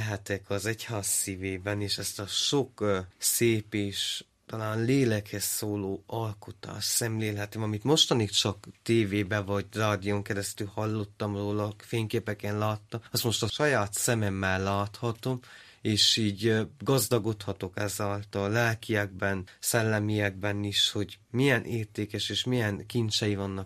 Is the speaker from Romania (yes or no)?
yes; Transylvania, Romania; Tehát itt vagyunk mi, akik Erdélyből jöttünk